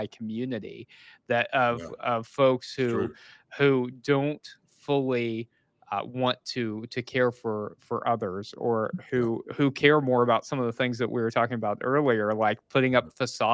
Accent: Missouri, United States; Like, I'm from Missouri, and a doofus is that's like a loving insult we use in Missouri

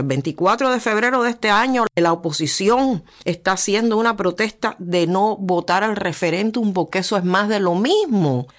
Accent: Cuba

